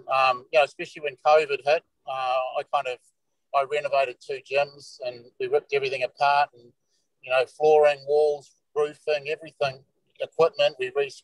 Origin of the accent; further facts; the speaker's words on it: New Zealand; As a Kiwi, you know, everyone loves to go and watch rugby.